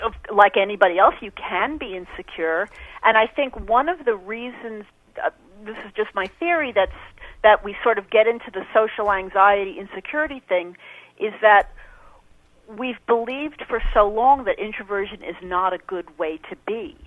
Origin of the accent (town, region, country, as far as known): New York, United States; born or raised there